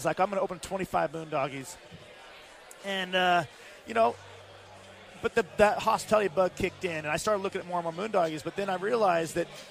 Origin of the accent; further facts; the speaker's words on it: Visalia, California, United States; I grew up in California, but okay. Central California, Visalia.